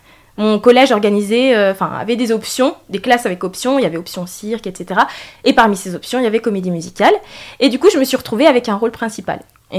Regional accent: Montchanin, Bourgogne-Franche-Comté, France; Je suis originaire de Bourgogne, plus particulièrement de Saône-et-Loire. Je viens de Montchanin, donc c'est une petite commune avec pas beaucoup d'habitants. Et du coup, ben, j'ai déménagé en banlieue parisienne.

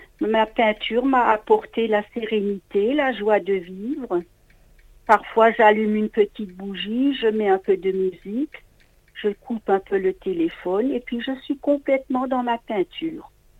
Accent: Molsheim, Grand Est, France; first language Alsatian; French is a second language; c'était sur Strasbourg et aussi... près de chez moi, Molsheim. Voilà, disons que ma langue maternelle, c'est l'alsacien et nous avons appris le français à l'école.

